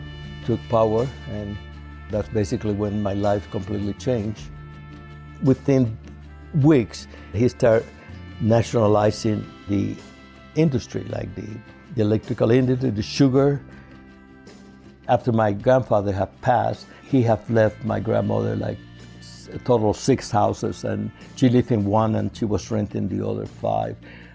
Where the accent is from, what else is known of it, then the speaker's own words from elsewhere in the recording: Havana, Cuba; now in United States; I was born in 1944 in Havana, Cuba, way before the revolution. My parents were divorced at an early age, but life in Cuba was like a regular teenage kid.